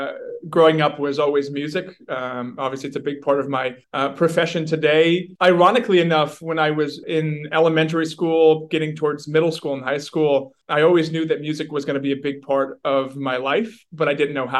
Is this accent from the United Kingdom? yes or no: no; West Enfield, Maine, United States; I grew up in the big city of West Enfield, Maine, graduated from Penobscot Valley High School. I had about 45 kids in my graduating class, and that was consisting of 9 towns